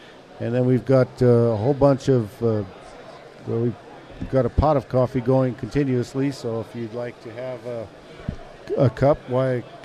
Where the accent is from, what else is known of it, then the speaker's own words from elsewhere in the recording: Boulder, Colorado, United States; I'm from Boulder, Colorado, which is near Denver.